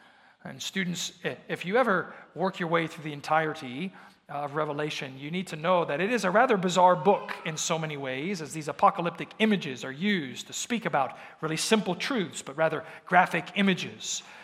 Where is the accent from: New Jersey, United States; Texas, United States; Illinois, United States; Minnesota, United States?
Texas, United States; now in Idaho, United States; I know this is Idaho and I come from North Texas, but we are not so different.